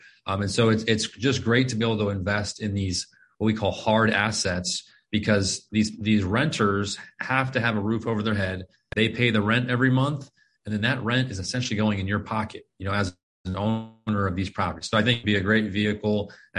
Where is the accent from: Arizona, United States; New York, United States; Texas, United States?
Arizona, United States; Phoenix; I was born and raised here in Phoenix, Arizona, lived here my entire life.